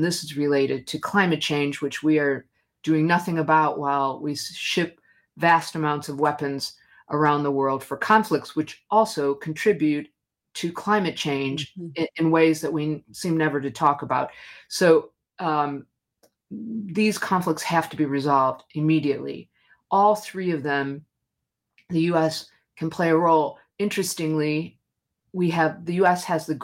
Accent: Milwaukee, Wisconsin, United States; born there; You know, I was born in Milwaukee, Wisconsin, so talking with you feels like coming home.

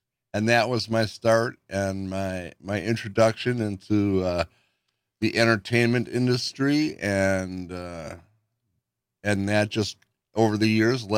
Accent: Milwaukee, Wisconsin, United States; Well, I was born and raised in Milwaukee, in the 76th and Blue Mound neighborhood.

